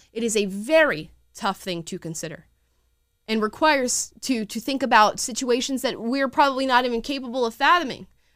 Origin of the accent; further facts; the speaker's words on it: Florida, United States; moved away; I'm from Florida. I moved here to California. Florida and California are essentially different countries.